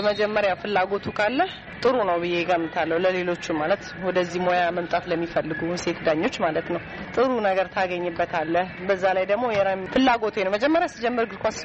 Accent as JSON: {"language": "Amharic", "town": "Adama", "region": "Oromia", "country": "Ethiopia", "tie": "born or raised there", "said": "ናዝሪት ነው ተወልጄ ያደግኩት፣ ናዝሪት ነው እኔ።"}